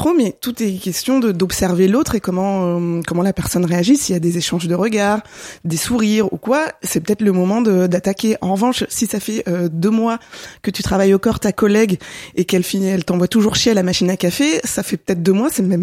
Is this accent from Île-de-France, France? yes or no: yes; Paris, Île-de-France, France; je suis une Parisienne de 36 ans